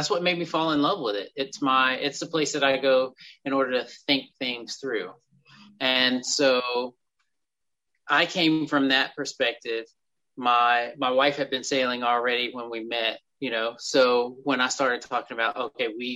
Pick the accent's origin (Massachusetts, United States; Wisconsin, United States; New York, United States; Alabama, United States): Alabama, United States; So I'm originally from Alabama. And the boats were all river boats.